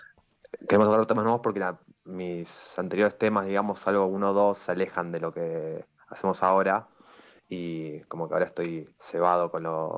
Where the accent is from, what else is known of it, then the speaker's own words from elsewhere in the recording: La Tablada, Buenos Aires Province, Argentina; now in Buenos Aires, Argentina; soy en realidad de La Tablada, de La Matanza. Ajá. Y ahora, bueno, vivo en Capital.